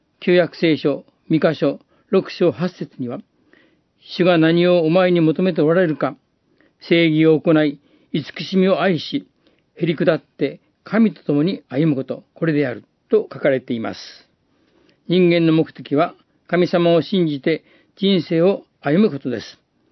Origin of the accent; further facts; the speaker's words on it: Sendai, Miyagi, Japan; born there; moved away as an adult; also born or lived in Tokyo; 実は私は東北仙台生まれの72歳のおじいちゃん牧師です。